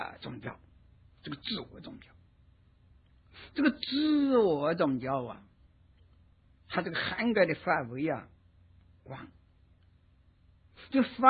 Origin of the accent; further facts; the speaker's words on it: China; 我们中国人哦，这个古代祭祀啊